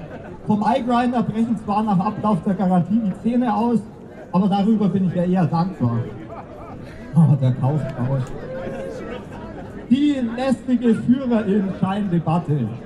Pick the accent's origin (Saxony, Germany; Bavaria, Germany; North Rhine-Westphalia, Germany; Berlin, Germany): Bavaria, Germany; Ich stamme aus Bayern